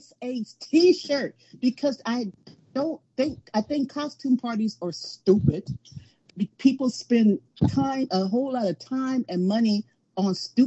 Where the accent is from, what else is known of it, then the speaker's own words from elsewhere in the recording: California, United States; We're from California, but we're not that California.